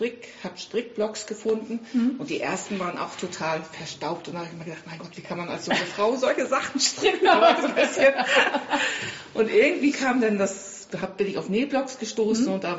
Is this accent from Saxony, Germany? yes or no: no; Mecklenburg-Vorpommern, Germany; Ja, ich komme aus Mecklenburg.